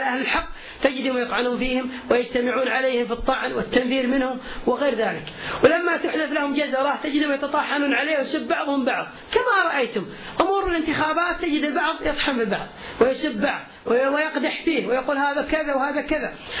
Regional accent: Kuwait; وأعرف شخصية من هؤلاء، الصحيفة عندنا في الكويت معروفة

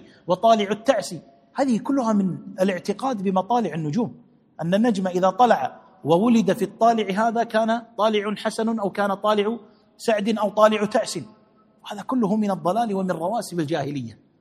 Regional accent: Kuwait; في نجد يطلع 25/8، عندنا في الكويت ما يرى إلا في 5/9 و4/9.

